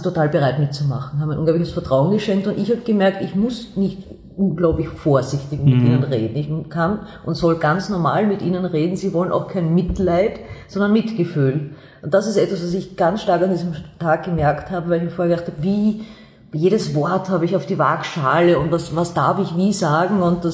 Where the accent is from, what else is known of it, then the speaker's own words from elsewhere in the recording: Vienna, Austria; Ja, ich bin aus Wien, ich bin aus der Josefstadt, ich lebe noch immer in der Josefstadt.